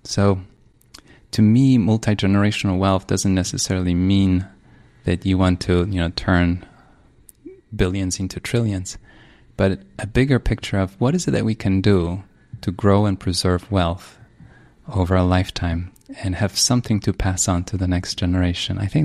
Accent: Poland; I grew up in Poland.

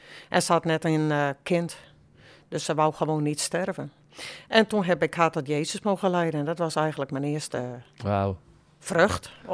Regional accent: Dokkum, Friesland, Netherlands; born there; now in Drachten, Netherlands; Ik ben geboren in Dokkum in het Hoge Noorden. Ik woon nu in Drachten.

